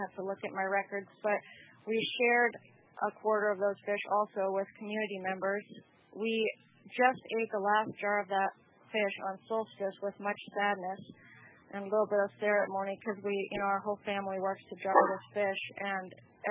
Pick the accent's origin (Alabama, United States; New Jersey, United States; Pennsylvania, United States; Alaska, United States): Alaska, United States; Eagle; born there; And I was born here in Eagle.